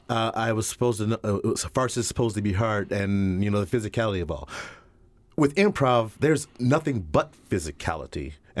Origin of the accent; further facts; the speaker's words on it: Tennessee, United States; I'm from Tennessee, and I've been doing corn, and I got this nice little redneck.